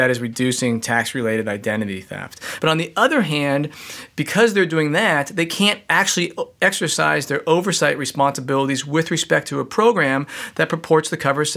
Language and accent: English; California, United States; including in my home state of California